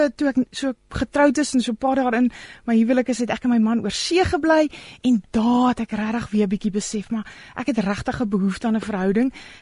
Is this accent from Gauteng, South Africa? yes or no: yes; Johannesburg, Gauteng, South Africa; Ek is een girl van Johannesburg, ek is een mama van twee tieners, getrouwd met my beste vriend, ek is een voltydse ma, ek love sport, ek love speletjies, en ek is passionately lief vir Jesus.